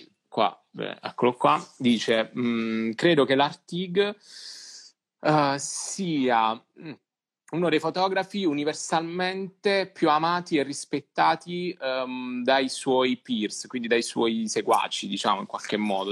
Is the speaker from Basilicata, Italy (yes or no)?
yes; Matera, Basilicata, Italy; quando ero ragazzino a Matera, non avevamo internet, non avevamo la possibilità di accedere a così tante informazioni, e in un piccolo paesino quello che ti arrivava era quello che potevi studiare